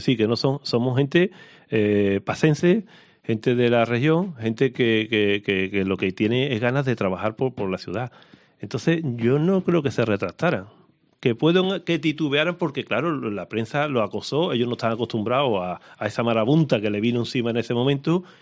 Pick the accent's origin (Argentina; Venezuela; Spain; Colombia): Spain; Seville, Andalusia; Yo soy sevillano y yo he beneficiado a Extremadura, ¿eh?